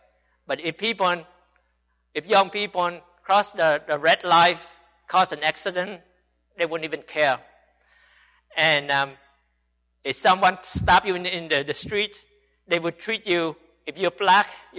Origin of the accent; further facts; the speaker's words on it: United States; Now, as an American, a Westerner, the worst thing they could do to me is kick me out of the country.